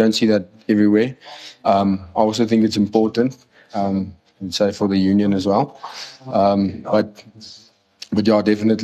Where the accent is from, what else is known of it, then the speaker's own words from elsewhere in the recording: Kimberley, Northern Cape, South Africa; We grew up there in around Kimberley. My dad, they farm. So been on the farm my whole life. Then went to primary school in Kimberley